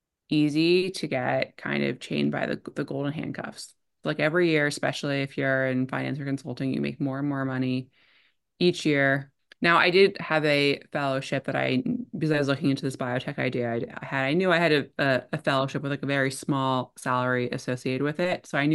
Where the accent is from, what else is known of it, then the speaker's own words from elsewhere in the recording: New Jersey, United States; So I grew up in New Jersey, and which I live in now. I was out of New Jersey for a bit, but came back home.